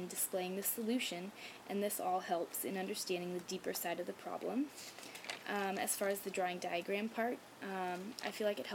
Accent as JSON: {"language": "English", "town": "Granite Bay", "region": "California", "country": "United States", "tie": "born or raised there", "lives_now": "San Diego, United States", "said": "I am from Granite Bay, California, which is up near Sacramento, about half an hour outside of it. I lived there all my life, 18 years, until I moved down here to San Diego to go to school."}